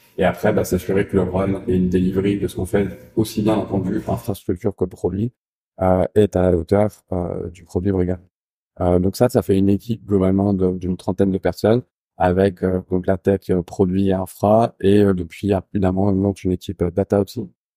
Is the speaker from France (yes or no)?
yes; Île-de-France, France; Alors moi, j'ai grandi dans les Yvelines.